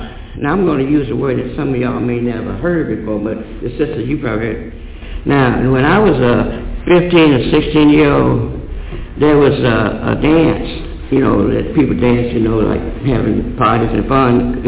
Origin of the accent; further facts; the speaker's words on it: United States; first language English; I don't speak Arabic. I'm from America and my language is English.